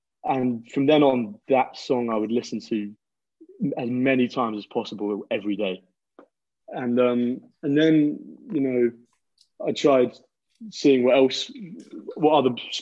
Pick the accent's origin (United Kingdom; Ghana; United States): United Kingdom; London; I'm currently 19 years old. I'm born and raised in London, although right now I'm currently studying at university in Liverpool.